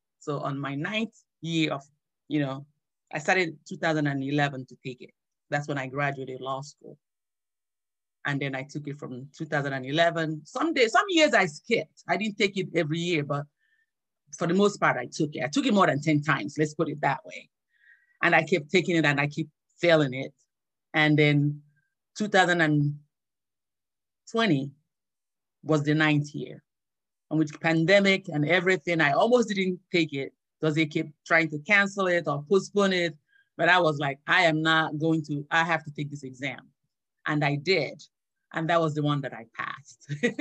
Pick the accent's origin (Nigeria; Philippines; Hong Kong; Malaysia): Nigeria; moved away as an adult; now in United States; I came to America as a foreign student. I was 18 when I came. I was just supposed to come to America, spend 7 years and go back home. I'm Nigerian.